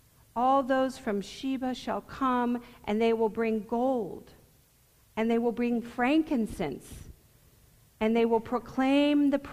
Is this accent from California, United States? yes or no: yes; Berkeley, California, United States; I was raised a certain way, therefore I'm going to behave a certain way. I'm from Berkeley.